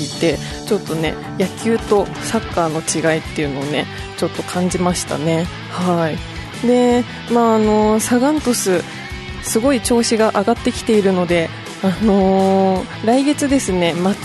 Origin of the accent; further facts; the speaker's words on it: Kyushu, Japan; 私九州出身なんですけれども、九州は温泉だらけで